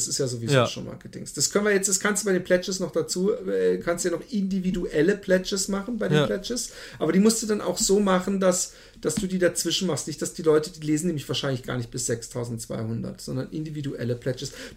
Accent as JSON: {"language": "German", "town": "Waldbronn", "region": "Baden-Württemberg", "country": "Germany", "tie": "born or raised there", "said": "Aber bei uns in Waldbronn, wo ich aufgewachsen bin, darf man auf den Feldern die Hunde ohne Leine laufen lassen."}